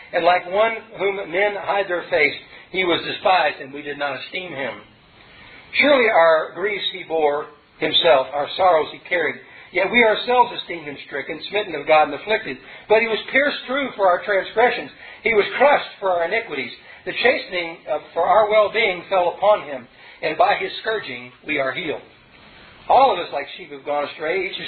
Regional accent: Louisville, Kentucky, United States; I come from Louisville, Kentucky, and Muhammad Ali used to say, I'm pretty.

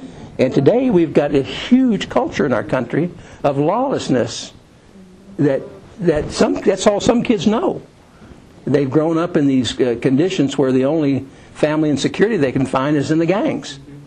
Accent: Kentucky, United States; We're from Kentucky, Bubba. You know, I remember when I was 12 years old going to the outhouse of my grandmother's.

